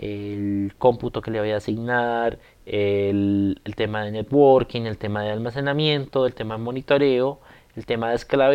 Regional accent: Colombia; para los centros de entrenamiento en mi país, Colombia.

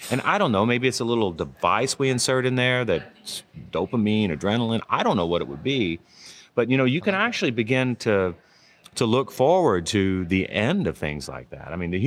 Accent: Kentucky, United States; Yeah. And just go there because, you know, there's no tech there. I'm from Kentucky. I can say that.

